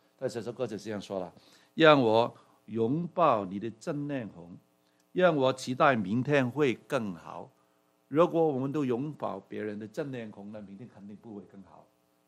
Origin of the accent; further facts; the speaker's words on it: Hong Kong; 38年前，我们香港人好几百万人